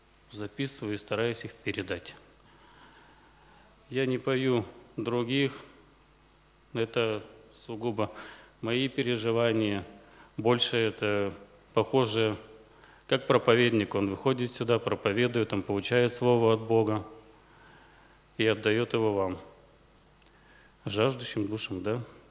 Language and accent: Russian; Ukraine; Я приехал из Украины